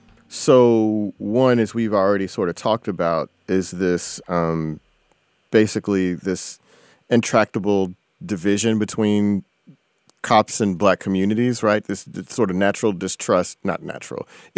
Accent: Houston, Texas, United States; So a teenager from Houston, Texas, my hometown, out of an area called South Park

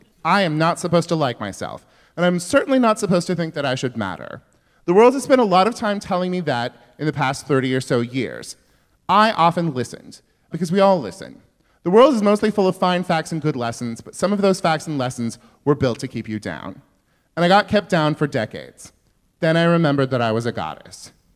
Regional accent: California, United States; I'm not from there. I'm from Northern California. When you think of Northern California, you think of lesbian sous chefs and vineyards. And that's not where I'm from either.

